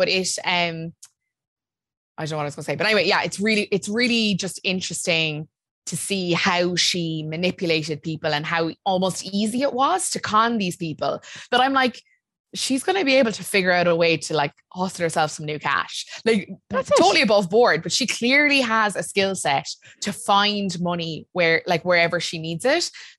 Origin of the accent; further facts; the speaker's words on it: Ireland; We're so Irish. The banks.